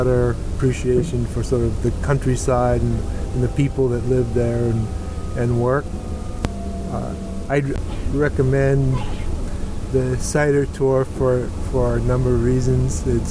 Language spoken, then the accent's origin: English; West Virginia, United States; from West Virginia.